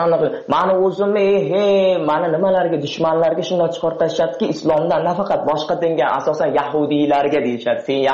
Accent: Tajikistan; now in Russia; men talabaman, Rossiyada o'qiyman, men Rossiyada o'qiyman, o'zim Tojikiston fuqarosiman, Tojikistondanman.

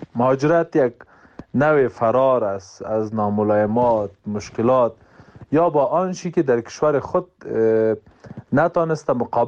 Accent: Afghanistan; با هموطنان ما به عنوان یک افغان

